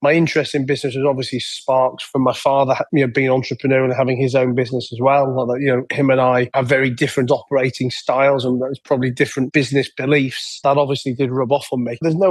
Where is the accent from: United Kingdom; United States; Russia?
United Kingdom; England; moved away as an adult; now in Dubai, United Arab Emirates; I am an Englishman in Dubai, although I've only been saying that for the last 2 or 3 years. I came over here during COVID.